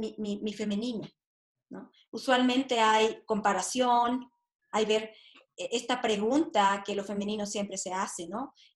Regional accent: Oaxaca, Mexico; Yo crecí en el Istmo de Tehuantepec, donde hay como un matriarcado, ¿no?

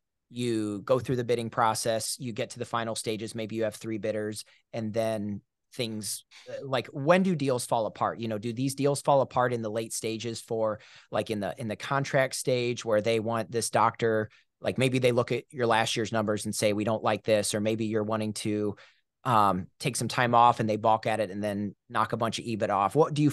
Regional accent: Iowa, United States; I'm from Iowa, and it seems like every practice in Iowa that I knew got offers

